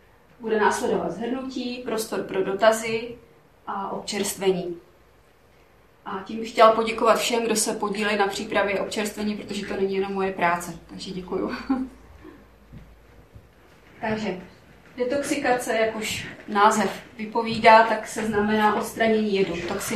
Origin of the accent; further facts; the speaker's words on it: Velká Bíteš, Vysočina Region, Czechia; jsem z Velký Býtešek, kdo mě nezná.